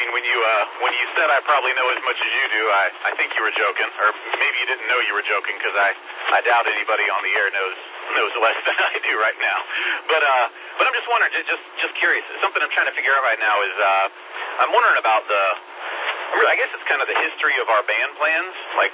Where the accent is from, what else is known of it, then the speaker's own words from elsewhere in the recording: North Carolina, United States; I grew up in North Carolina, so I know that area a little bit.